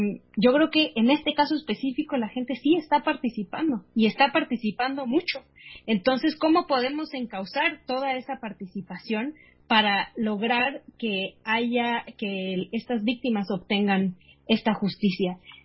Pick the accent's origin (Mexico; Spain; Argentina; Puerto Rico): Mexico; para que nosotros podamos obtener esta justicia que tanto deseamos como mexicanas y como mexicanos?